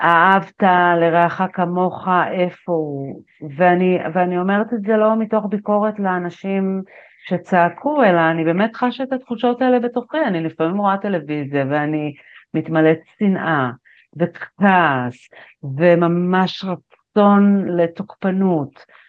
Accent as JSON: {"language": "Hebrew", "town": "Nir Oz", "region": "Southern District", "country": "Israel", "tie": "born or raised there", "said": "אני בת קיבוץ ניר עוז"}